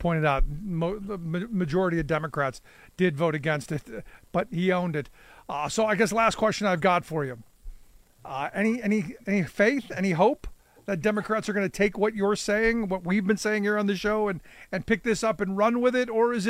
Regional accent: Cleveland, Ohio, United States; Look, I grew up in Cleveland. I witnessed deindustrialization happen. All of those good union jobs went away.

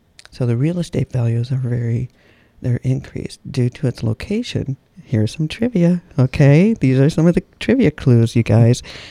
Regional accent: Wisconsin, United States; I found with moving elsewhere, being from Wisconsin, everybody thought we were farmers

